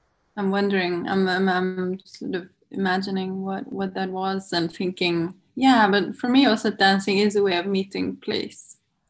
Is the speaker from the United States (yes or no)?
no; Aberystwyth, Wales, United Kingdom; It's not like where I grew up in Aberystwyth, where there's the sea and one can feel from the light or the smell of the salt